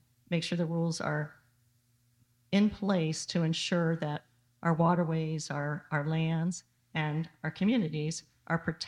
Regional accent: Miami, Florida, United States; also born or lived in Jacksonville / California; I was born in Jacksonville, Florida. I was raised in Miami. I went to school at Vanderbilt in Nashville.

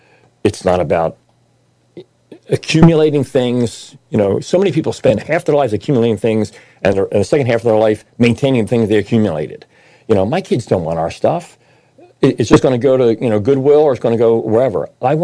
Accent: New Jersey, United States; I'm a guy from New Jersey

